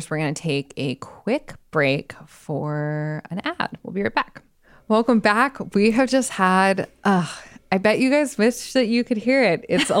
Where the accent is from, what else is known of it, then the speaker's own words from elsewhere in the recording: Tucson, Arizona, United States; something I didn't know about growing up in Tucson, people always say about things about your hometown that, like, you don't realize were special until you came back.